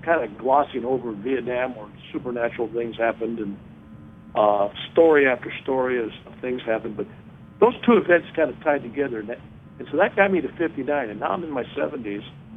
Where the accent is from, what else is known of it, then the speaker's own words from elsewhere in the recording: Ireland; But I'm Irish.